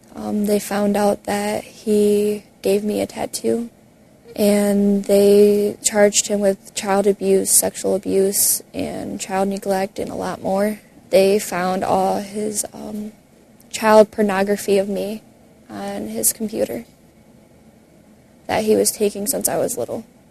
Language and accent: English; Michigan, United States; I just turned 15. I am originally from Michigan. I have traveled a lot to Alabama, Florida, and North Carolina.